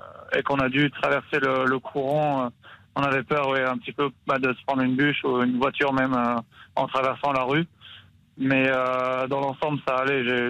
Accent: Theux, Wallonia, Belgium; chez nous, à Teux, il n'y a plus rien

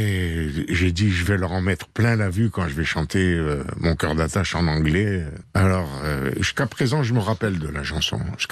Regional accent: Algeria; accent: pied-noir; moi, j'ai pas l'accent français. Quand je parle anglais, j'ai l'accent pied noir.

